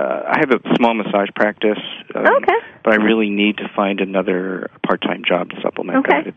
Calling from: San Francisco, California, United States; I'm calling from San Francisco.

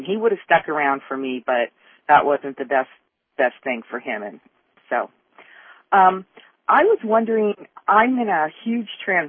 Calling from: California, United States; I'm calling from California.

